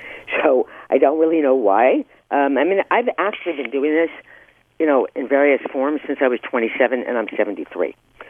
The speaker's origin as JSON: {"language": "English", "region": "New Jersey", "country": "United States", "tie": "born or raised there", "lives_now": "New York, United States", "said": "I grew up in New Jersey, and it was like, I'm trying to remember, like 40 miles away, but it could be 400 miles away."}